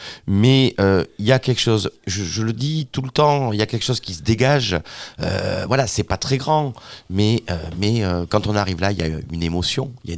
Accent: Saint-Martin-de-Vers, Occitanie, France; J'avais 5-6 ans quand je me suis retrouvé à côté de la Bastide Murat, dans ce village qui s'appelle Saint-Martin-de-Vers. Mes grands-parents avaient une maison

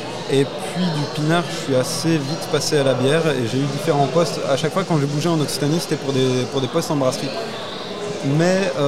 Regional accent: Belgium; now in Caylus, France; Je viens de Belgique.

